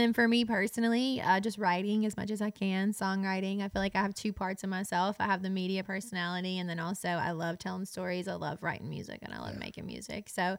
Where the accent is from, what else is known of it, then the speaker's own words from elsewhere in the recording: Poplarville, Mississippi, United States; Poplarville, Mississippi.